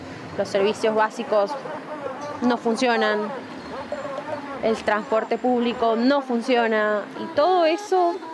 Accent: Honduras; moved away; Soy de Honduras. Soy migrante.

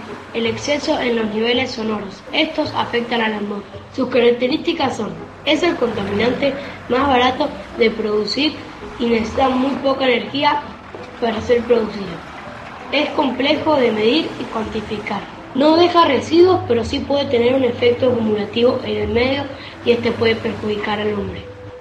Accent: Mendoza, Argentina; soy de Mendoza y tengo 12 años y curso el séptimo.

